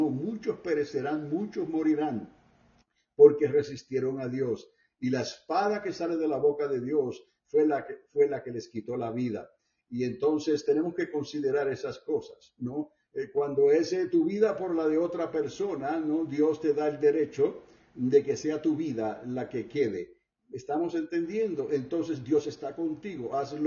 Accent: Puerto Rico; En mi tierra, allá hay un fuerte enorme que los españoles construyeron y se le llama el fuerte de El Morro, ¿no?

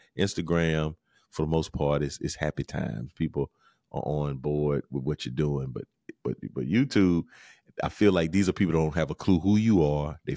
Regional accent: Camden, South Carolina, United States; the Carolina Cup, which is from my hometown in Camden.

